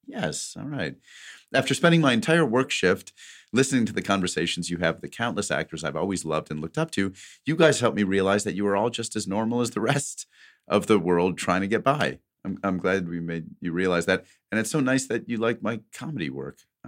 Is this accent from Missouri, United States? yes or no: yes; St. Louis, Missouri, United States; now in Arizona, United States; And I'm from St. Louis, but I'm a Louis or Louis?